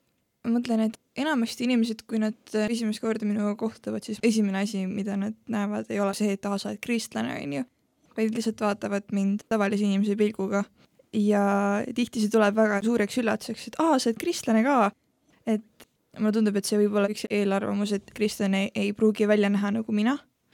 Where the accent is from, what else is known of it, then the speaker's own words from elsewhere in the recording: Tallinn, Harju County, Estonia; Ma olen täitsa Tallinnast pärit . Ma olen 20 aastat vana ja käin Valguse Tee koguduses